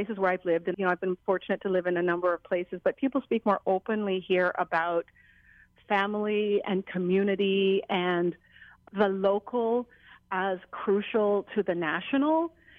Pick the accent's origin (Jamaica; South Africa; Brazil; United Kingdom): Jamaica; it resonates with me as a Jamaican